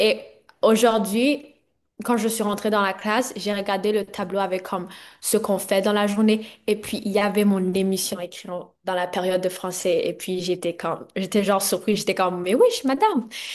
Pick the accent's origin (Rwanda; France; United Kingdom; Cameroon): Rwanda; also born or lived in Burundi / Canada; now in Gravelbourg, Canada; j'ai surtout grandi au Rwanda et aussi au Canada.